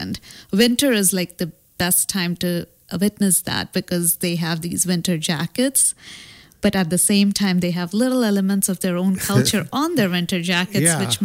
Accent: India; luckily, I come from India

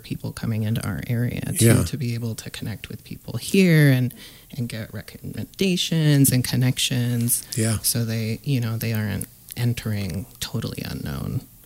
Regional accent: Washington, United States; now in Spokane, United States; So I grew up on the Olympic Peninsula.

